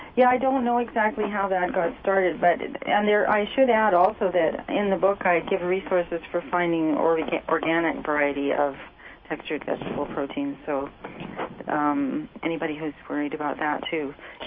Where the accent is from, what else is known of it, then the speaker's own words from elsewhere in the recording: California, United States; Although I grew up in California, it was a little bit more variety than, say, the Midwest at that time.